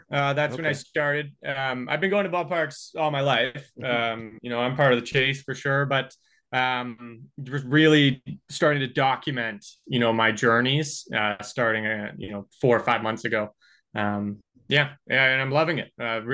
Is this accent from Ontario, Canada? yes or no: yes; Niagara, Ontario, Canada; So I grew up in Niagara, and okay.